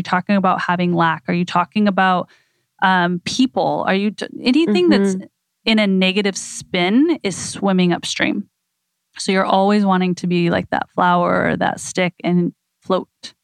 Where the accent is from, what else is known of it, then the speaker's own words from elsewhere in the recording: Idaho, United States; And I grew up in Idaho, but river rafting down the river of no return.